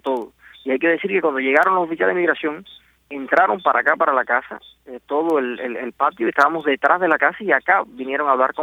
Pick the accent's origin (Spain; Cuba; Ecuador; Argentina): Cuba; yo soy un cubano libre, sin antecedentes, nunca he sido procesado por nada